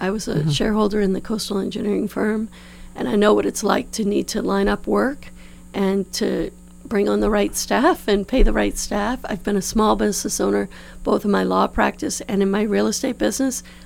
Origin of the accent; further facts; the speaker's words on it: New Orleans, Louisiana, United States; moved away as an adult; So I grew up in New Orleans, where laissez le bon temps rouler was the was the motto of the day. I moved, I went to undergrad in New Orleans, and then I moved out when I went to law school in New York in 1987